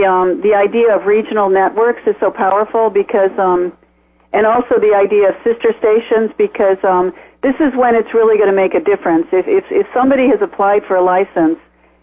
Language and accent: English; Ames, Iowa, United States; not in my hometown of Ames, Iowa, has 60,000 people.